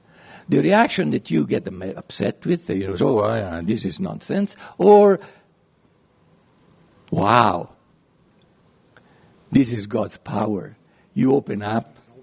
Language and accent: English; Italy; I studied 8 years of Latin when I was growing up in Italy.